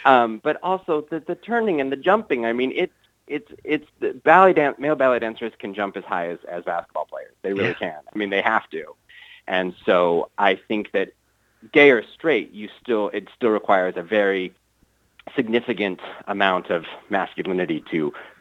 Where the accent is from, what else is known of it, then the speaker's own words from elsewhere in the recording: Utah, United States; I am not Mormon. I wasn't raised Mormon. And I think that that's always what people want to hear when I tell them I'm from Utah.